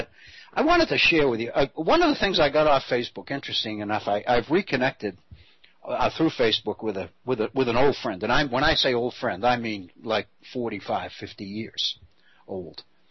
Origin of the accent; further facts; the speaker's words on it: Massachusetts, United States; ironically enough, since this is my home state, it comes from the state of Massachusetts